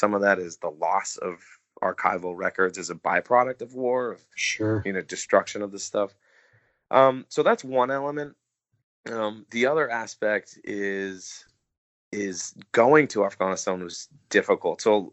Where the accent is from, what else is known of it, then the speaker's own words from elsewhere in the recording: United States; And plus, as a foreigner and, as an American